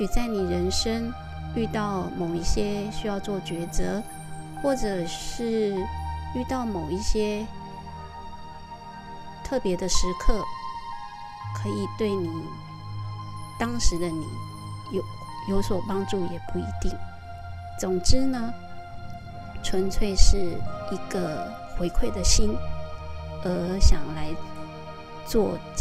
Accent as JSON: {"language": "Chinese", "country": "Taiwan", "lives_now": "Thailand", "said": "那我本身是台湾人，那我人在泰国"}